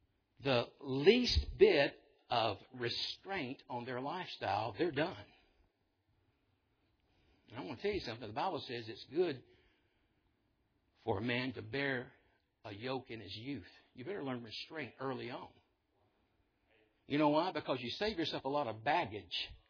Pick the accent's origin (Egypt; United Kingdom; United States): Egypt; See, I grew up in Egypt. Some of you did too.